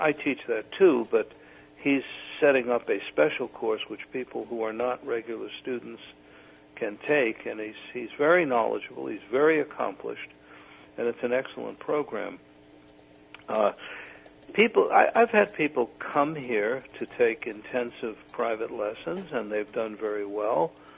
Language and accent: English; New York City, New York, United States; I'm from New York City. I'm from the Bronx. I grew up there. I've lived there for more than 30 years.